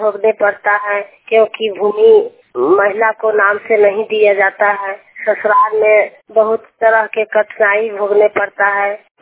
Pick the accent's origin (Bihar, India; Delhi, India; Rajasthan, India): Bihar, India; घर डोमावर, मैं सोहरा पंचायत से हूँ, नवादा जिला।